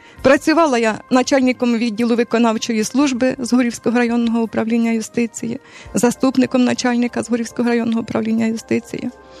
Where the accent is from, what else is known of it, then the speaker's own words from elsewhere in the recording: Pavlenkove, Sumy Oblast, Ukraine; Я сама із Сумської області, Лебединський район, село Павленково, родилася там. Потім навчалася у Харкові 84-85 роки.